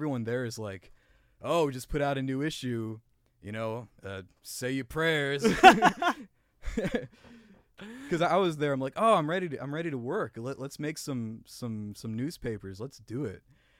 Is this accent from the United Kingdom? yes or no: no; St. Charles, Illinois, United States; I'm from St. Charles.